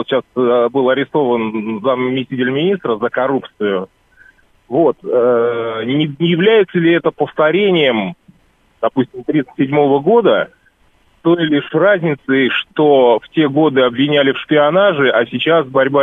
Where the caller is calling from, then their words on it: Moscow, Russia; Из Москвы.